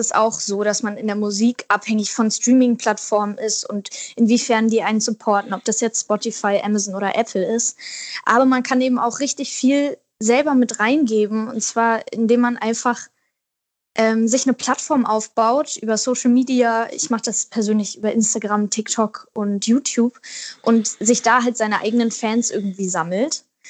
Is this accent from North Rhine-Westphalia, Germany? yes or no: no; Wedel, Schleswig-Holstein, Germany; born or raised there; now in Berlin, Germany